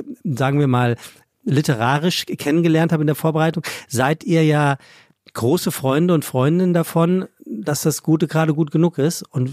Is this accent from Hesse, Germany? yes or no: yes; Hesse, Germany; Ich komme ja aus dem Taunus